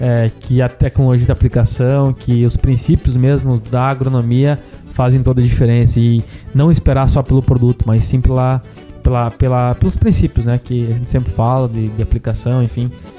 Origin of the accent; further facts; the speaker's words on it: Santa Catarina, Brazil; eu vim do Oeste de Santa Catarina, em Noroeste, no Rio Grande do Sul